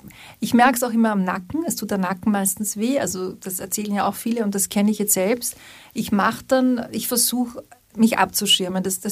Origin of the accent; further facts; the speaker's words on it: Klagenfurt, Carinthia, Austria; also ich komme aus Klagenfurt.